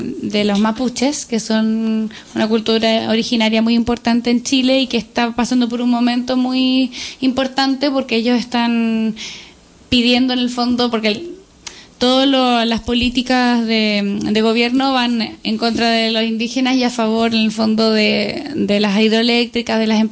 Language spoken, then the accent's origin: Spanish; Girona, Catalonia, Spain; born there; Claro, y en esta universidad de la vida nací yo en Gerona.